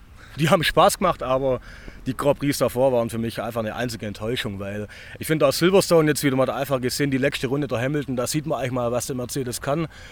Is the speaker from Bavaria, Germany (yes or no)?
no; Nufringen, Baden-Württemberg, Germany; Wir kommen aus Nufring.